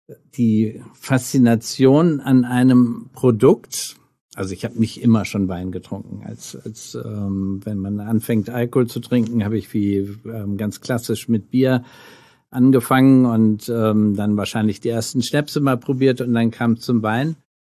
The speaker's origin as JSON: {"language": "German", "country": "Kenya", "tie": "born or raised there", "said": "somit hatte ich das große Privileg, meine Kindheit in Kenia zu verbringen."}